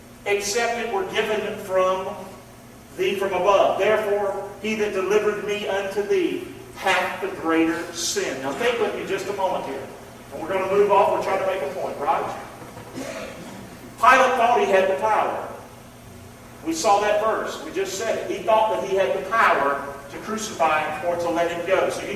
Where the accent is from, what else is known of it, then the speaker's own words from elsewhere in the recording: the South, United States; That's what growing up in the South gets you, you know?